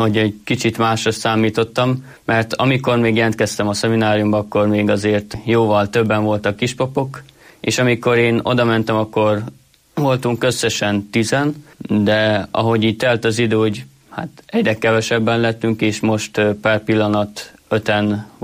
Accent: Szendrő, Borsod-Abaúj-Zemplén, Hungary; Én Szendrőből származom

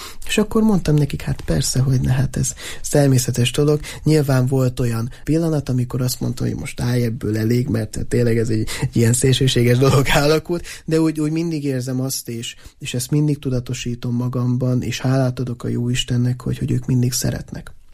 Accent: Borsod-Abaúj-Zemplén, Hungary; a mi környékünk, ahonnan én származom, ez ugye Észak-Borsod, és annak tényleg a legészakibb határa, Magyarország legészakibb faluja és az a környéke

